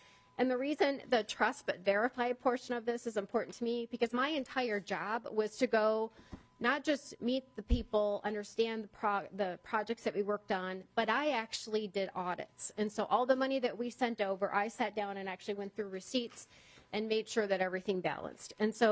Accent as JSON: {"language": "English", "town": "Bagley", "region": "Minnesota", "country": "United States", "tie": "born or raised there", "said": "So I grew up in Bagley, and I always say I grew up kind of in the middle of three different reservations, and they happen to be these three."}